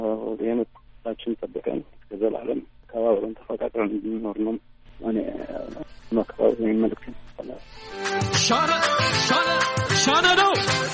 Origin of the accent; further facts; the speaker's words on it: Asmara, Maekel, Eritrea; እኔ አስመራ ተወልጄ ነው ያደግኩት።